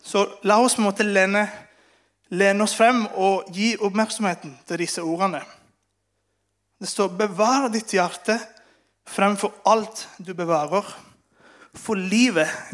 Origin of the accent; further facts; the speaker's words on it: Venezuela; Norwegian is a second language; En gammel kjent historie i Venezuela, der jeg kommer fra, og i mange spansktalende land